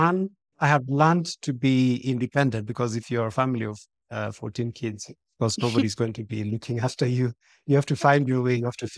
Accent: Nairobi, Kenya; So I was born and raised in Nairobi, which is the capital city of Kenya. And I grew up in a place called Westlands, went to school in a place called Kileleshwa. I come from a very big family

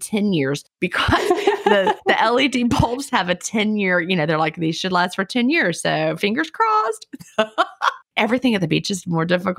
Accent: Virginia, United States; because, you know, I grew up in Virginia.

